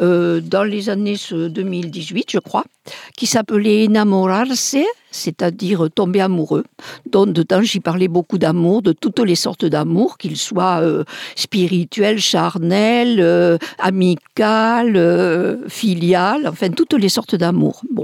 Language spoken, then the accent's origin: French; Béziers, Occitanie, France; Un livre sur ma ville natale, Béziers, où j'évoque ma petite enfance dans cette ville